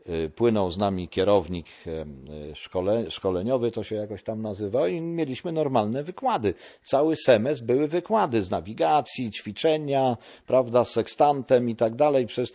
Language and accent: Polish; Wejherowo, Pomeranian Voivodeship, Poland; Nie jesteście z Gdyni. No ja odpowiadam, że nie. A skąd jesteście? No z Wejherowa.